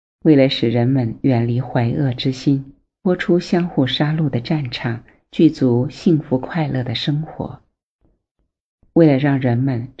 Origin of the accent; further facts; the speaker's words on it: Qinghai, China; born there; 我出生在佛教兴盛的果洛扎曲卡，生长在充满佛教气氛的环境里。